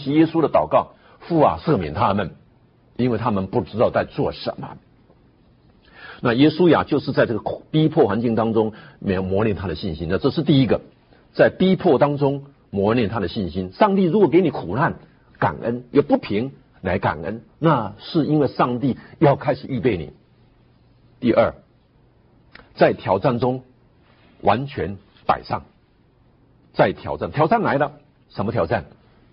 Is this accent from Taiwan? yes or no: yes; Taiwan